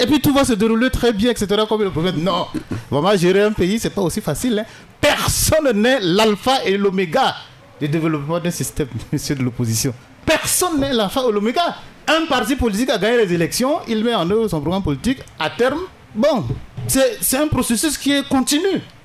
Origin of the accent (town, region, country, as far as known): Central African Republic